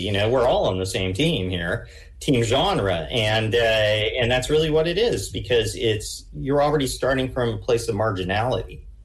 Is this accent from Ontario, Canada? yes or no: yes; Ottawa, Ontario, Canada; My mother is from Quebec. But because I grew up in Ottawa, which is a more Anglophone space